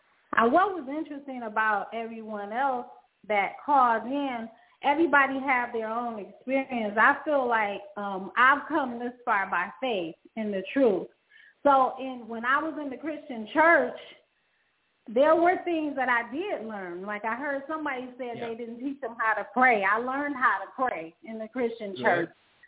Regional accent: Detroit, Michigan, United States

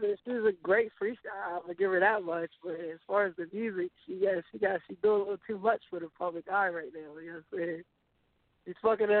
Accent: Milford, Delaware, United States; now in Atlanta, United States; I live in ATL now. I just moved here recently to follow the Korean music. I was born and raised in Delaware. It's a small city called Milford, Delaware.

